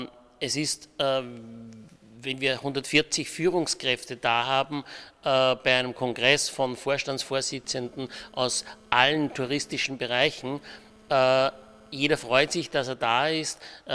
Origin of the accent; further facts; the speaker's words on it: Fischlham, Upper Austria, Austria; Ich bin ja in der Nähe von Wels in Fischlam aufgewachsen. Also da ist das mein Heimatort